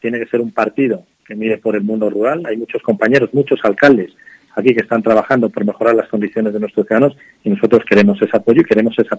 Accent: Castile and León, Spain; yo soy zamorano, yo quiero a mi tierra.

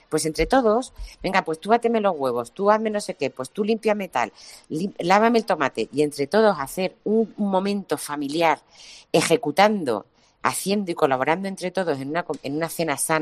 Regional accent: Yecla, Region of Murcia, Spain; En mi pueblo, en Yecla, en la provincia de Murcia, que ya sabéis que soy de allí, murcianica, yo he merendado muchísimas veces con 12, 13, 14 años, pan, vino y azúcar.

